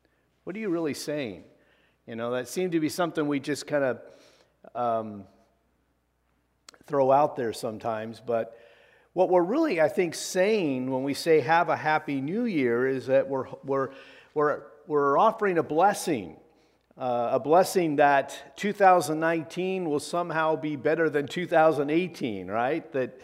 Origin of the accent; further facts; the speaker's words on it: Pendleton, United States; when I was growing up in Pendleton, I've mentioned before that our home was like four houses down from the church.